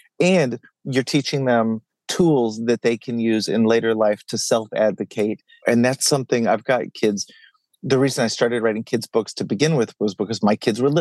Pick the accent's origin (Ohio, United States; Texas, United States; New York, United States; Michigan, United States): Texas, United States; Dallas; I grew up in Dallas, and I'm the oldest of three kids.